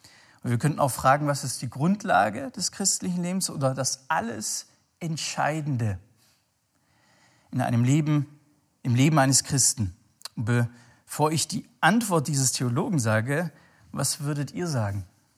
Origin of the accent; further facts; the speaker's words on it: Schwäbisch Gmünd, Baden-Württemberg, Germany; also wo ich herkomme, in Schwäbisch Gmünd